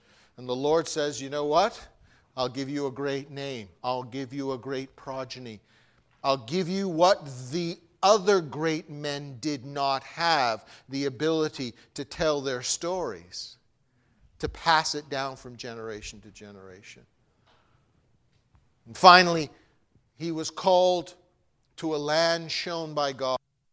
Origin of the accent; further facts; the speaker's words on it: Canada; now in Bahamas; I came from the Great White North. I was raised in Canada. And I married a lovely young lady who dragged me kicking and screaming to the Bahamas.